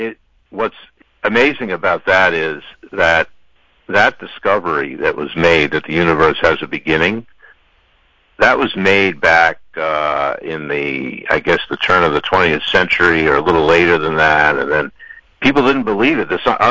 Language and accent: English; New York, United States; now in Maryland, United States; Well, I'm calling from Maryland, but I'm originally a New Yorker, so that's even worse.